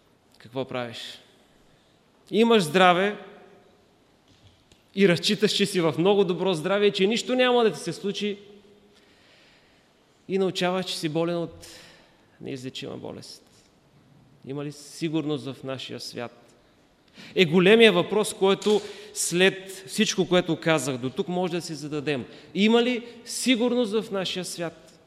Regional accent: Plovdiv, Plovdiv Province, Bulgaria; да застана в една от църквите в Пловдив, в моя роден град

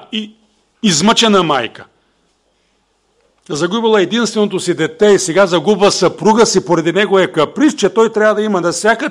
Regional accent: Dzhulyunitsa, Veliko Tarnovo Province, Bulgaria; стигнете разклона за село Джулюница, моето родно село

